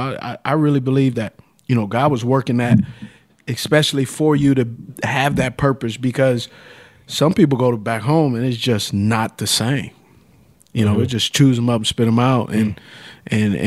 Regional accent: the South, United States; Man, growing up in the South, and then you growing up where you grew up, and then coming to LA, it's a different mentality, man.

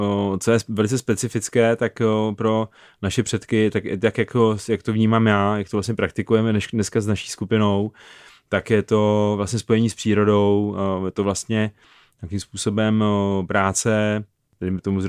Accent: South Moravian Region, Czechia; protože jsem z Jižní Moravy a spousta těch věcí tam ještě živých vlastně ve folkloru z té slovanské tradice.

